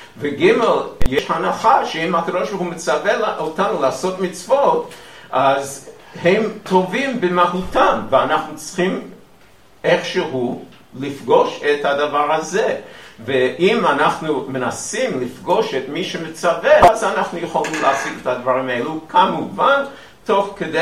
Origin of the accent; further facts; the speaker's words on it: Queens, New York, United States; now in Israel; נולדתי דתי, גדלתי דתי, הייתי בבית ספר יסודי או ישיבה ישיבת פרס מושה, שזה קשור קצת לעולם החרדי, אבל יותר מצד הרבנים, פחות מצד הקליינטל בקווינס